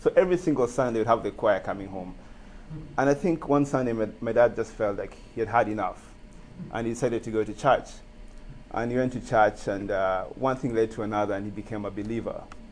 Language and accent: English; Nairobi, Kenya; I grew up in Nairobi, Kenya. I grew up in part of Kenya, part of Nairobi, called Isili. And Isili was like the hub for Somali refugees.